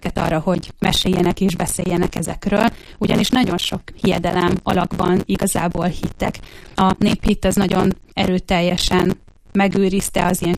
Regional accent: Borsod-Abaúj-Zemplén, Hungary; de itt nőttem fel, tehát hogy én igazából a Bükk lábánál nőttem fel

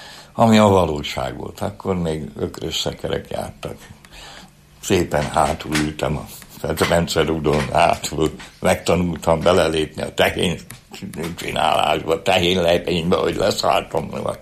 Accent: Budapest, Hungary; kerültem ide 26 évvel ezelőtt, mert hát el kellett jönni a budai, a Budapestből, hogy úgy mondjam, mert én ott nevelkedtem olyan helyen, ahol a világ legszebb helye, de akkor csuparom volt az egész. Mert én 46-ban születtem a háború után

